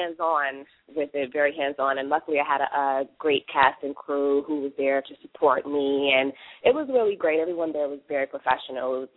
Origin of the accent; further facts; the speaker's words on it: Chicago, Illinois, United States; now in Los Angeles, United States; I'm actually from Chicago. Currently I'm residing in Los Angeles